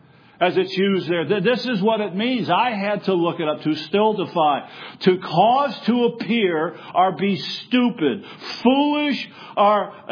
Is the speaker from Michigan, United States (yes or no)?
yes; Michigan, United States; born or raised there